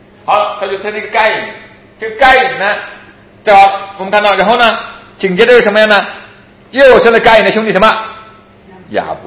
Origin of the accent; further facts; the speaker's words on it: China; 所以到中国到现在我们中国人都是什么？种地的不好，种地的地位不高，对不对啊？